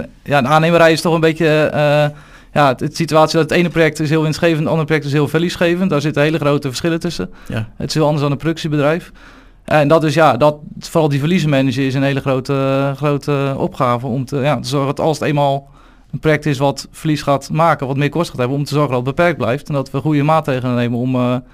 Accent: Krimpen aan den IJssel, South Holland, Netherlands; Ik ben 30 jaar geleden geboren hier in Krimpen aan de IJssel. Dus dat, geboren en getogen Krimpenaar. Heel mijn leven ook in Krimpen gewoond.

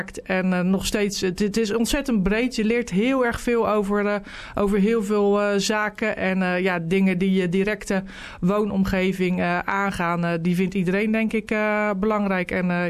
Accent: Krimpen aan den IJssel, South Holland, Netherlands; also born or lived in Schiedam; Ik ben in Schiedam geboren. En uiteindelijk toen mijn broer, die ook in de lokale politiek zat, een jaar 5 was en ik 3, zijn ze naar Krimpen verhuisd. En ik woonde toen in de Midden-Weteringflat. Daar hield zo'n beetje Krimpen toen op. En nooit meer weggegaan.

